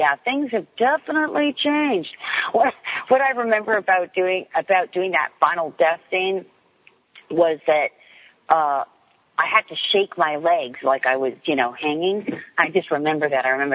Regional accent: Canada; And I come from Canada where if you make a movie, it's in the movie theaters.

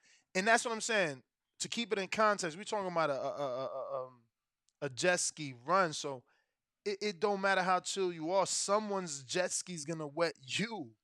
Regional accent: New Jersey, United States; So I grew up summers in Atlantic City, and it was amazing.

